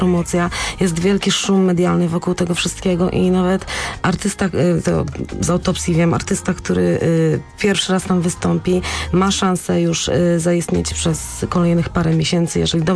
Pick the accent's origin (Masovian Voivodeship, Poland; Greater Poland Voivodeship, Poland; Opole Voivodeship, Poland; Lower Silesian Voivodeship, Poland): Lower Silesian Voivodeship, Poland; Lubin; Moim rodzinnym miastem jest Lubin, koło Wrocławia. Tak. I właśnie może dlatego, że pochodzę z takiego niewielkiego miasta